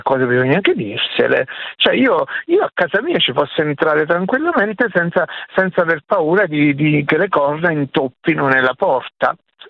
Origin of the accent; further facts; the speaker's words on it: Salerno, Campania, Italy; io sono di Salerno, e infatti … è nata a Salerno, saluto tutti i miei concittadini